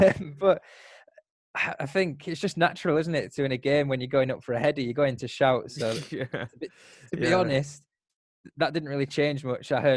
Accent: England, United Kingdom; now in South Korea; I came to Korea in 2014 as an English teacher, and lived in Busan, who have also just been promoted, and went to games there, but more of a socializing aspect back then. I was just on the beers, enjoying the football. And then I left, went back to England

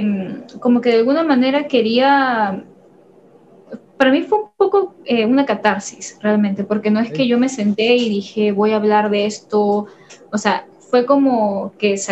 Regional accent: Peru; yo soy, como dijeron aquí, yo soy de Perú.

